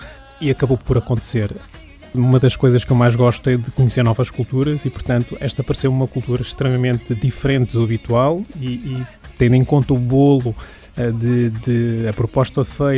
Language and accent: Portuguese; Portugal; moved away; uma das principais decisões que eu tomei quando saí de Portugal foi estaria sempre em contacto com a minha cidade natal e com o meu país.